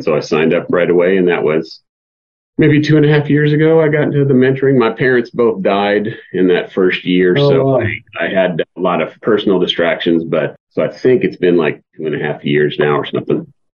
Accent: Kansas City, Missouri, United States; I am originally from Kansas City.

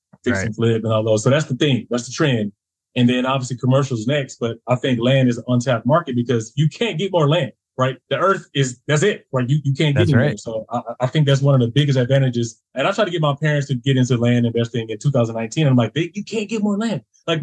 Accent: the South, United States; You know, I'm from the South.

